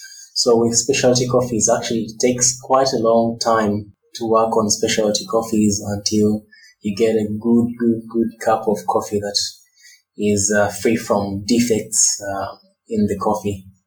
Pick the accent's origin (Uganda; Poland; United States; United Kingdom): Uganda; I'm from Uganda.